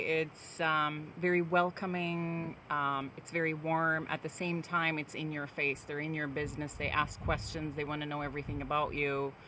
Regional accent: Iran; born or raised there; also born or lived in Germany / England / Dallas; now in Minneapolis, United States

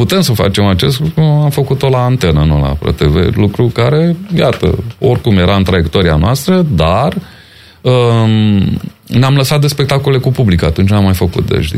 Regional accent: Piatra Neamț, Neamț County, Romania; Eu am crescut în Piatra Neamț, care avea pe vremea aia, cred că cel mai bun teatru din București.

